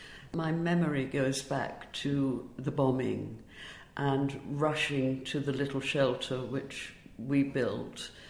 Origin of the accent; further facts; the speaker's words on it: Hampstead Garden Suburb, London, United Kingdom; born there; I was born in 1939 in Hampstead Garden suburb in a field.